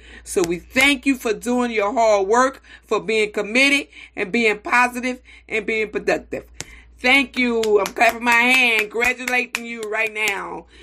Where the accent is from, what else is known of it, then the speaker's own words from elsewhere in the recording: Mississippi, United States; now in New Orleans, United States; I was raised in Mississippi, but I came down here.